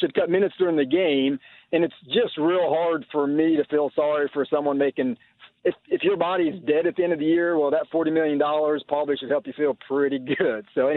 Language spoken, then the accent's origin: English; New England, United States; I'm originally from New England, so I'm a big Red Sox Celtic fan.